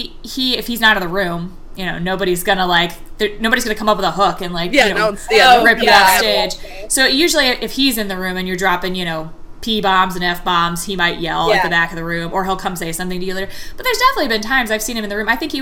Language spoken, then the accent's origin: English; Cleveland, Ohio, United States; I was like, yeah, I'm from Cleveland